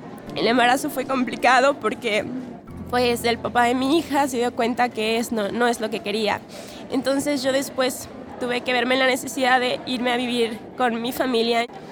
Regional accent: Mexico; soy mexicana, tengo 27 años.

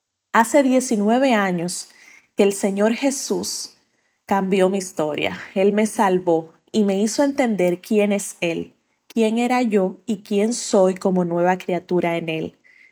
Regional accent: Santo Domingo, Distrito Nacional, Dominican Republic; de Santo Domingo, República Dominicana.

